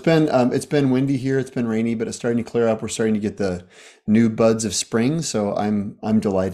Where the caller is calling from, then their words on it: La Honda, California, United States; I'm in La Honda, California, just up the Santa Cruz Mountains from Stanford University.